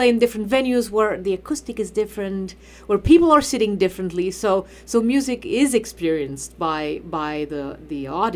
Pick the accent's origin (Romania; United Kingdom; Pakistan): Romania; moved away as an adult; now in United States; I'm originally from Romania.